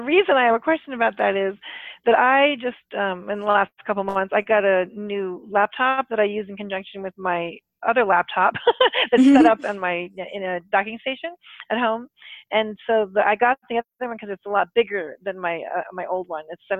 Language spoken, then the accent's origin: English; Anchorage, Alaska, United States; I'm originally from Anchorage, Alaska. So I usually go up there a couple times a year.